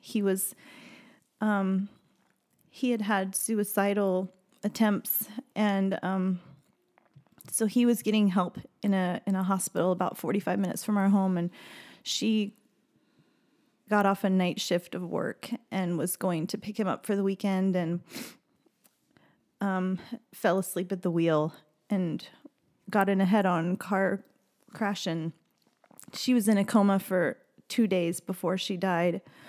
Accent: Maryville, Missouri, United States; I grew up in Missouri in a small town in the northwest corner of the state called Maryville, and everyone knew everyone.

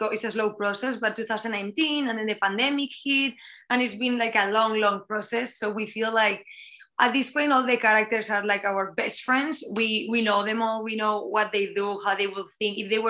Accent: Spain; born there; English is a second language; moved away; I'm not even first. I'm born in Spain. That's my accent.

